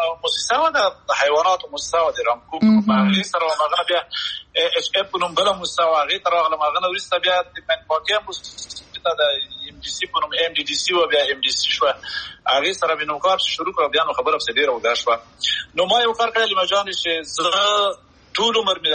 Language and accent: Pashto; Haryob, Paktia, Afghanistan; now in United Arab Emirates; زه خو خپله د پکتیا د هاریوب یم، او د هاریوب ولسوالۍ کې یو کلی دی چې کورکی ورته وایي، هغه هلته مې خاپوړې کړي.